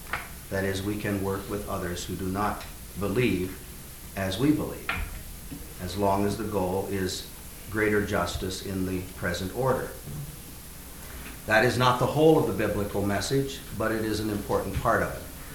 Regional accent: Iowa, United States; the story of a dying man that I heard when I was growing up in Iowa, German Lutheranism

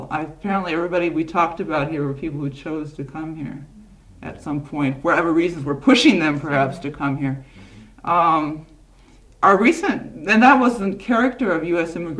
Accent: California, United States; I grew up in California, and a lot of Chinese immigrants were brought over to work there

